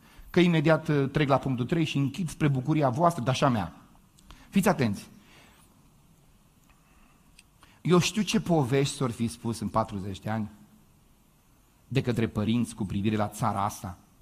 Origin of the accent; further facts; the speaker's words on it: Moldavia, Romania; Eu sunt din provincial, vin din Moldova.